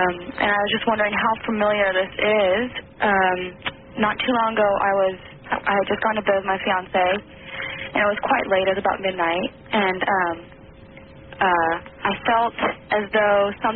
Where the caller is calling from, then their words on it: Portland, Oregon, United States; Portland, Oregon.